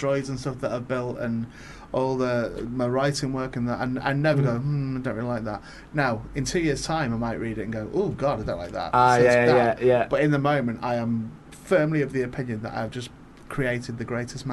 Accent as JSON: {"language": "English", "town": "St Helens", "region": "North West England", "country": "United Kingdom", "tie": "born or raised there", "also_born_or_lived": "Warrington", "said": "My accent's a real mismatch. Because I was born in Warrington, and I also am from St. Helens because I'm Northwest"}